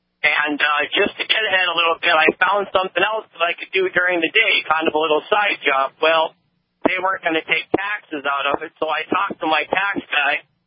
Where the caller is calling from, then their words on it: Montana, United States; we don't have a program like this in Montana that I'm aware of, and even though I'm not from North Dakota, I still really enjoy listening to your program.